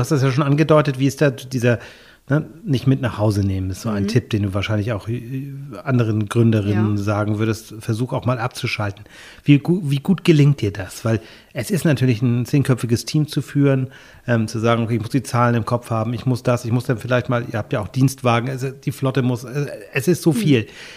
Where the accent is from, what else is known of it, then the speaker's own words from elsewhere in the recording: Schleswig-Holstein, Germany; ich bin ja selber auch in Nordfriesland sozusagen aufgewachsen und geboren und kenne das ja auch so ein bisschen.